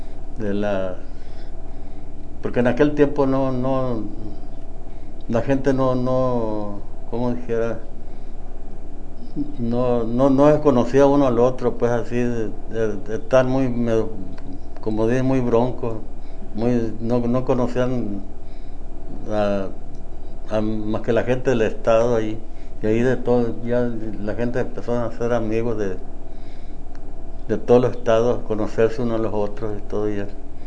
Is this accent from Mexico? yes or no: yes; San Pedro de la Cueva, Sonora, Mexico; moved away; Ah, pues de ahí somos cerquita de ahí. De ahí queda el pueblo, San Pedro de la Cueva.